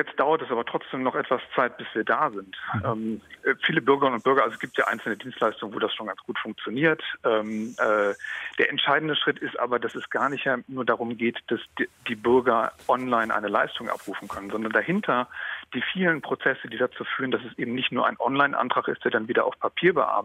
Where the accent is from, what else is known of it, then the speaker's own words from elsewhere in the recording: Schleswig-Holstein, Germany; Jetzt komme ich aus dem Land in Schleswig-Holstein, in dem das sehr gut funktioniert hat.